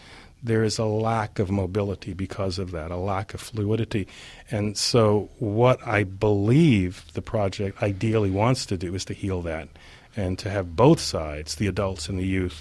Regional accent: United States; And I mean, I grew up in America, so I understand people have different polarized agendas here.

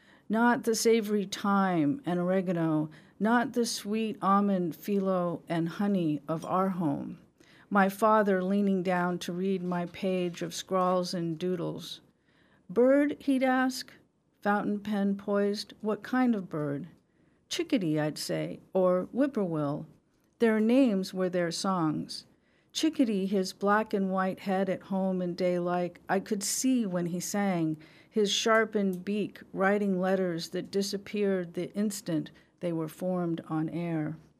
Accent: Bloomington, Indiana, United States; My dad is Jewish, and I grew up in Bloomington, Indiana, and in the 1960s.

